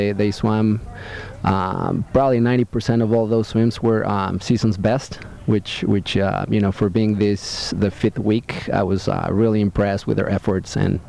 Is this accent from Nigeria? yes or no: no; Mexico City, Mexico; English is a second language; now in United States; I'm originally from Mexico City.